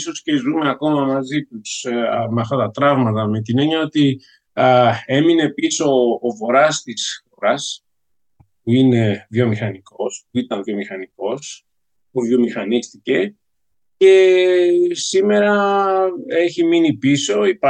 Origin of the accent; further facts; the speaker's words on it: Athens, Attica, Greece; moved away as an adult; also born or lived in Patras; now in United Kingdom; Γεννήθηκα το 1963 στην Αθήνα, όπου έζησα μέχρι 12 χρονών περίπου, μέσα δεκαετίας του 70. Μετά σχολείο, γυμνάσιο και λύκειο στην Πάτρα